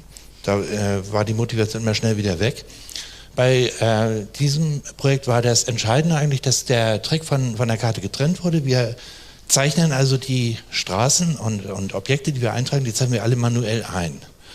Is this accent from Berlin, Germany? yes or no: no; Hamburg, Germany; ich komme aus Hamburg, bin vom Beruf Vermessungsingenieur